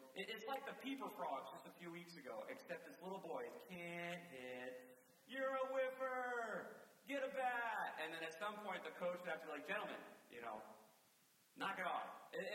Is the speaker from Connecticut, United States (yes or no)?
yes; Preston, Connecticut, United States; Any opportunity I had, from front yard wiffle ball to recess at school, growing up in Preston, and of course the Little League system, as soon as I could play, all the way until I was too old.